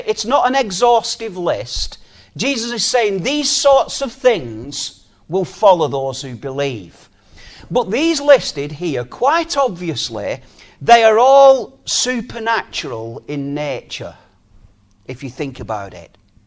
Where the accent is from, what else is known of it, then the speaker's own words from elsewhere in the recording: Baltimore, Maryland, United States; I'm not eloquent. I'm from Baltimore.